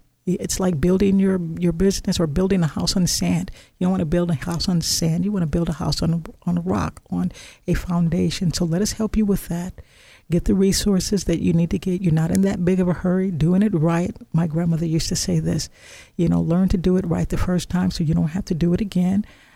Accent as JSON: {"language": "English", "region": "Illinois", "country": "United States", "said": "You know, I'm from Illinois, so we get to, you know, we get to play with fireworks."}